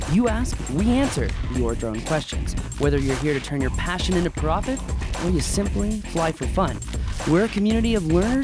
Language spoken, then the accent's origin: English; India; I am Indian.